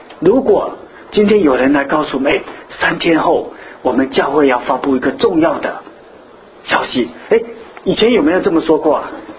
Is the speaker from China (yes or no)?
yes; China; 我们以前从大陆来的，以前在大陆经常都有什么中央文件，对不对？